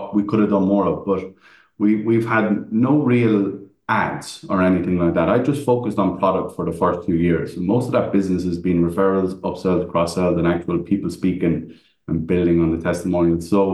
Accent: Ireland; because I'm Irish.

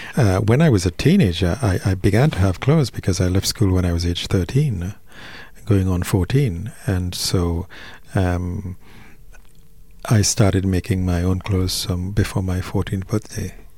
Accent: Trinidad & Tobago; I'm West Indian, you know. I'm from Trinidad.

